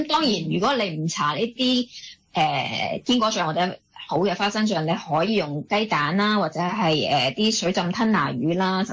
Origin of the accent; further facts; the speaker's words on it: Hong Kong; 因為其實早餐我哋香港人可能好多都諗住快